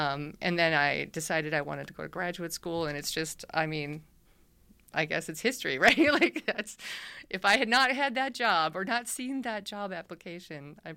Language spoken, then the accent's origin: English; Wisconsin, United States; I was raised in Midwest, or like the middle of Wisconsin, central Wisconsin